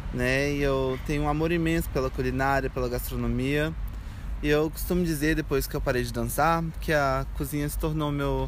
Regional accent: Brasília, Federal District, Brazil; now in Vienna, Austria; Eu sou ex-bailarino, estudei balé clássico, sou de Brasília. Tenho um tempão que eu moro aqui em Viena, quase 10 anos.

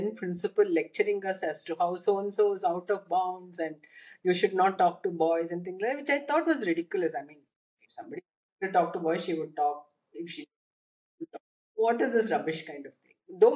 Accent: Chennai, Tamil Nadu, India; I grew up in Chennai, but one leg in Chennai and one leg in our village. The village was Vadapadi Mangalam, where my father was working in a sugar factory.

